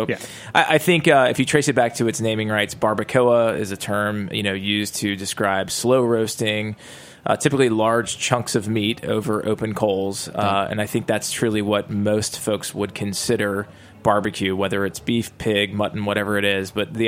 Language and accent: English; the South, United States; I'm born and raised in the South.